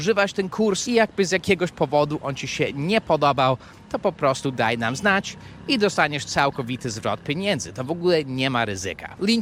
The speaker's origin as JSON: {"language": "Polish", "country": "United States", "second_language": "Polish", "said": "bo jestem Amerykaninem."}